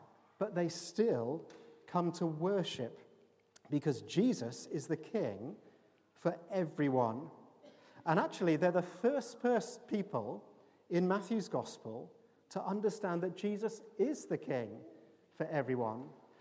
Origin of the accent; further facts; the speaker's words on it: Bristol, South West England, United Kingdom; born there; I was born on October the 18th, 1972, in Southmead Hospital in Bristol.